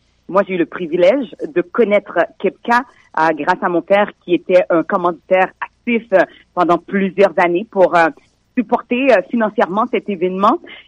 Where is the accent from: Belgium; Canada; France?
Canada; Quebec; born there; je suis née au Québec.